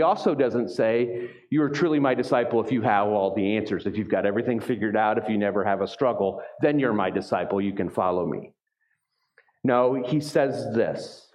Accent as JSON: {"language": "English", "region": "Texas", "country": "United States", "said": "I'm from Texas."}